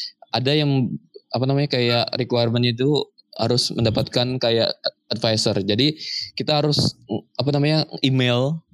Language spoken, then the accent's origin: Indonesian; Indonesia; Kan karena mungkin aku lahir dan dibesarkan di Indonesia